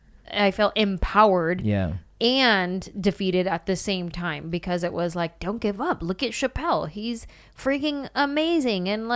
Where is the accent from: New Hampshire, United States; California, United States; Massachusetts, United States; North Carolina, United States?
California, United States; She's Latina, I'm Latina. She's from the Bay, I'm from the Bay.